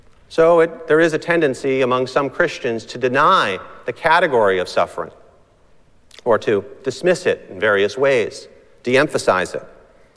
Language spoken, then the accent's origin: English; New England, United States; I grew up here in New England, and emotions are something that are kind of looked down upon.